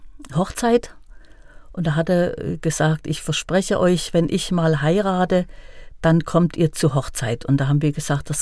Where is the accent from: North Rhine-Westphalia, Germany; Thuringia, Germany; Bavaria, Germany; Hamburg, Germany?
Thuringia, Germany; Geismar; ich bin in Geismar groß geworden, das war 5 Kilometer Sperrgebiet.